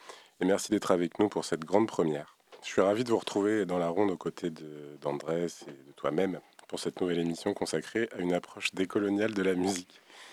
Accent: Martinique; je vous emmène chez moi en Martinique

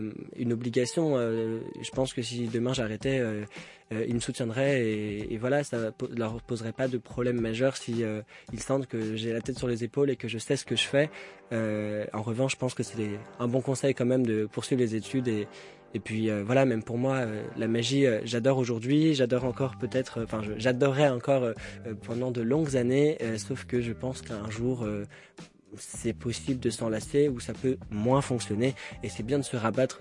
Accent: Paris, Île-de-France, France; now in Clisson, France; parce que je viens de Paris, ça fait 4 ans et demi, 5 ans que j'ai déménagé en Loire-Atlantique, à Clisson

